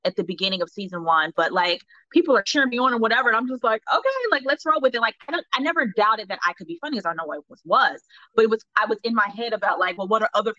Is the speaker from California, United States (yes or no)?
no; Ohio, United States; I went to the School for Creative Performing Arts out of Ohio, where? Cincinnati